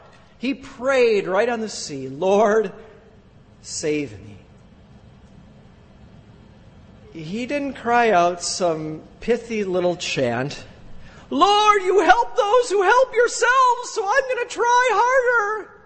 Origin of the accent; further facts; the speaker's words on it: United States; After all, I'm American.